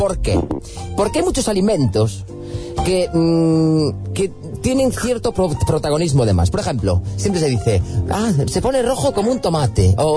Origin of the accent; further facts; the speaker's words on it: A Coruña, Galicia, Spain; yo, como estudioso que soy de Coruña, de lo que es un poco Monte Alto, Riazor